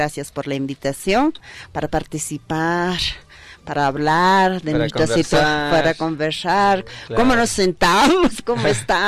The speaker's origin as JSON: {"language": "Spanish", "country": "Peru", "said": "y nosotros somos, decimos como pueblos originarios, seamos quechuas, amazónicos, aymaras, somos del Perú."}